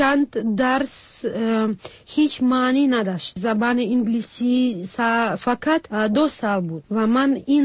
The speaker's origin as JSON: {"language": "Persian", "country": "Turkmenistan", "tie": "born or raised there", "moved": "as an adult", "lives_now": "Czech Republic", "said": "و من در سال 1996 از ترکمنستان آمدم به جمهوریت چک."}